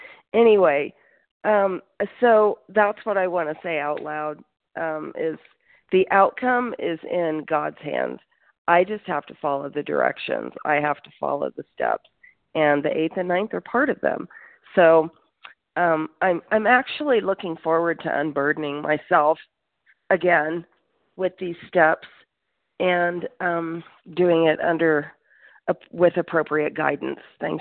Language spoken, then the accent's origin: English; New Mexico, United States; I'm from New Mexico.